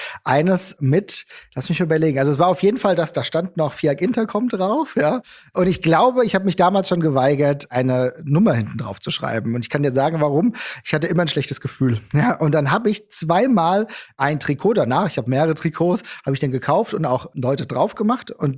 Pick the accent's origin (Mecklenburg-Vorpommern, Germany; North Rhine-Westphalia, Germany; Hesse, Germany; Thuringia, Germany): Hesse, Germany; Gelnhausen; Rhein-Main-Gebiet, ich komme aus Gelnhausen, Einzugsgebiet, Eintracht, 100% alle.